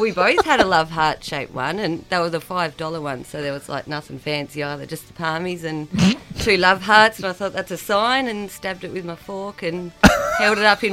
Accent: Hobart, Tasmania, Australia; Well, I'm originally from Tassie. I'm from Hobart.

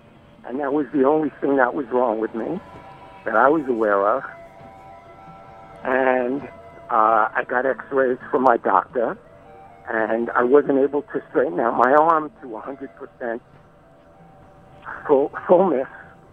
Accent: Yonkers, New York, United States; also born or lived in Bronx; Well, I was born in the Bronx and grew up in Westchester County in Yonkers.

